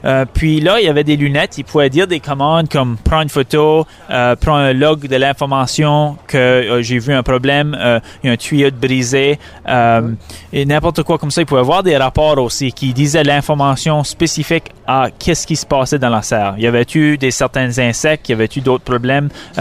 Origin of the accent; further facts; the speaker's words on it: New Brunswick, Canada; Oui, ça fait que nous, moi je viens du Nouveau-Brunswick